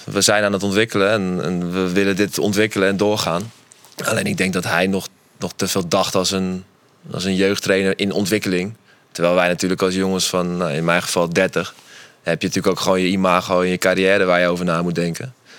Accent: Amsterdam, North Holland, Netherlands; Ik kom uit Amsterdam, maar hij komt uit Rotterdam.

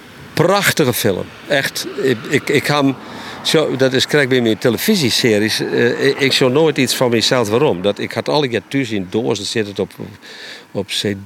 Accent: Friesland, Netherlands; Nee, ik kom uit Friesland, ik ben een diepvries.

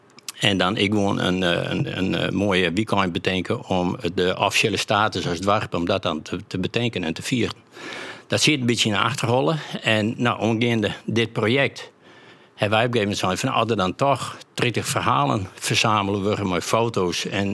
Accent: Blauw Huis, Friesland, Netherlands; born there; En wij zijn geboren in Blauw Huis, om het samen te zeggen.

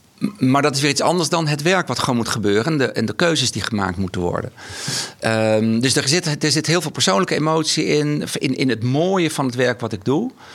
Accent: Sneek, Friesland, Netherlands; Ik kom natuurlijk oorspronkelijk uit Sneek. Geboren in Workum, opgegroeid in Sneek. Mijn ouders woonden toen in Leeuwarden.

